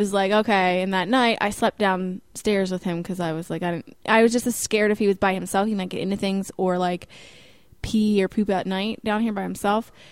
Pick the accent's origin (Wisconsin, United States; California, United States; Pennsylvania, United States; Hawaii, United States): Pennsylvania, United States; moved away; I travel a lot because obviously everyone knows I'm not from here. I'm from Pennsylvania.